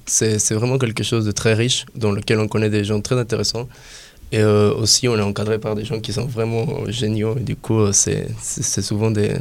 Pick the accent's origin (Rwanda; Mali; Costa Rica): Costa Rica; French is a second language; moved away as an adult; now in France; Je suis un élève de l'Estaca. Je viens du Costa Rica. Je suis venu ici avec une bourse d'excellence pour faire des études en France d'ingénieur en aéronautique. Et j'ai passé 2 ans à Toulouse